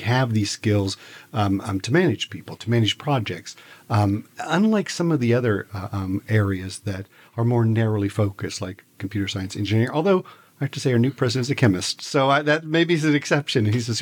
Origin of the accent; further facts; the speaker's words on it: England, United Kingdom; Well, and this is the one thing I'd learned as an English person.